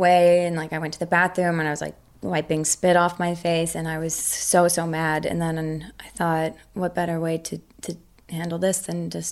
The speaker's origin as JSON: {"language": "English", "region": "New York", "country": "United States", "said": "I'm like a really small person, but like, I'm also from New York."}